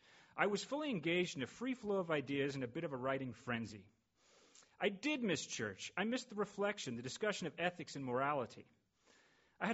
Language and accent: English; California, United States; I grew up here in the Bay Area in the Christian faith, in a church community with conservative Christian values.